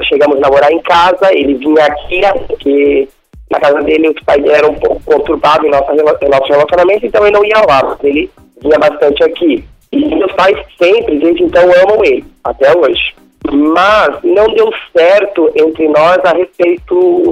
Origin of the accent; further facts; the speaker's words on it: São João Batista, Santa Catarina, Brazil; Então, eu sou de São João Batista, Santa Catarina.